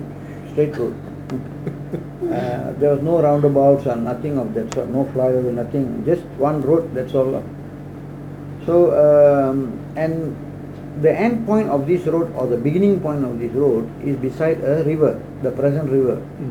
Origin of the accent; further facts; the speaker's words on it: Prai, Penang, Malaysia; My uncles also born here. In Prai. So we were the natives of Prai, you can say. Born and bred in Prai.